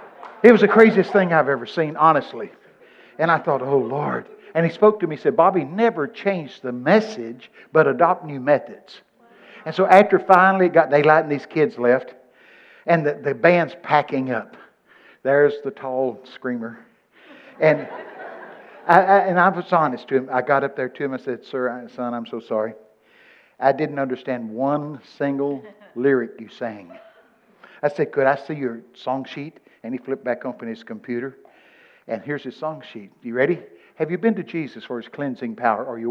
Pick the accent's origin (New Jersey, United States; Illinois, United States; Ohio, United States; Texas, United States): Texas, United States; Now, I'm from Texas.